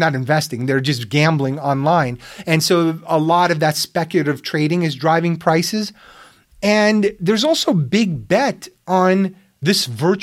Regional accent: New York City, New York, United States; I grew up in Brooklyn, where this was the norm.

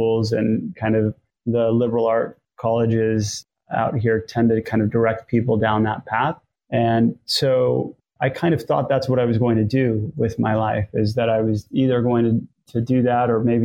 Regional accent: Northeast, United States; Growing up in the Northeast, I kind of always believed that I would go into either consulting or kind of investment banking, Wall Street.

